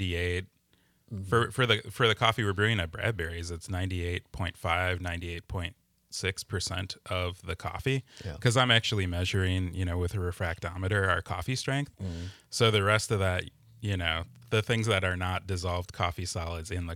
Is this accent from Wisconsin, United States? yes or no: yes; Milwaukee, Wisconsin, United States; I grew up in Milwaukee, and we get pretty good tap water. It's sourced from Lake Michigan.